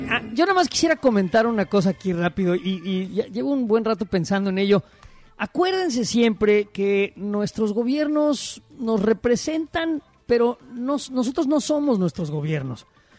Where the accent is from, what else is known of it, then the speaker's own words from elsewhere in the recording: Mexico; a mí la verdad es que me representa mi bandera y me representa mi pueblo mexicano.